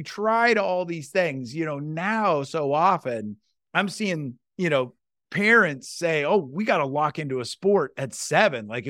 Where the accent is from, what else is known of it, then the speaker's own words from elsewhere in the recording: Iowa, United States; Like, I grew up in Iowa.